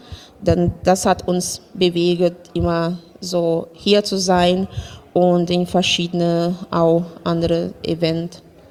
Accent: Brazil; German is a second language; moved away as an adult; now in Leipzig, Germany; ich komme aus Brasilien. Ich lebe hier in Deutschland seit 21 Jahren.

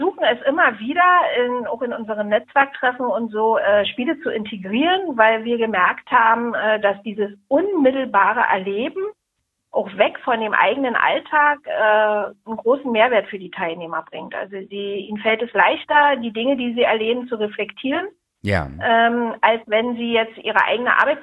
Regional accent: Berlin, Germany; bin Berlinerin mit Leib und Seele, was man unschwer erhören kann und erhören wird.

